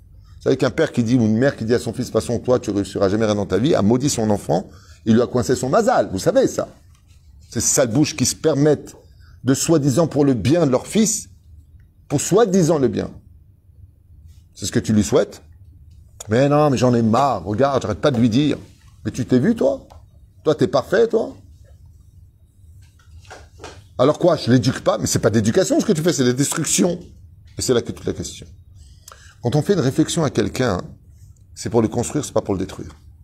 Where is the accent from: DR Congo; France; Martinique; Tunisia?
Tunisia; Mais comme je suis tunisien, je peux pas laisser gagner.